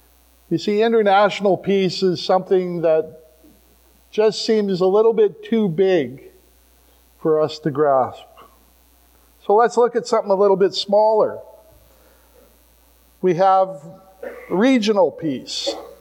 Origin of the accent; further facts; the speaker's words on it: Alberta, Canada; I grew up in Alberta, where we had the Battle of Alberta between Edmonton and Calgary.